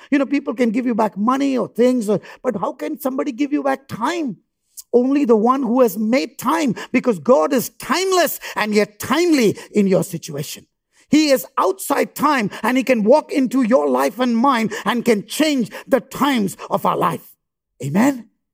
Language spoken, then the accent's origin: English; Bihar, India; we come from India. A lot of farming is done in India. And I come from a farming background in a in a state from Bihar.